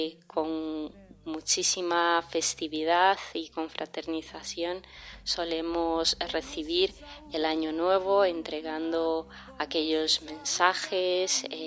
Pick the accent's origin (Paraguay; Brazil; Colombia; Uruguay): Brazil; Quisiera compartir un poco de lo que son las Navidades en Brasil, mi tierra